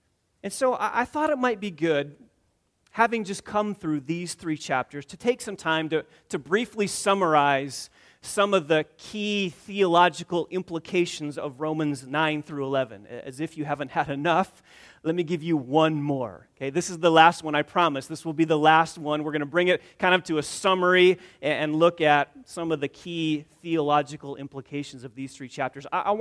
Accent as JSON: {"language": "English", "region": "Michigan", "country": "United States", "tie": "born or raised there", "said": "because I was raised in West Michigan. I was raised in a Reformed church in West Michigan"}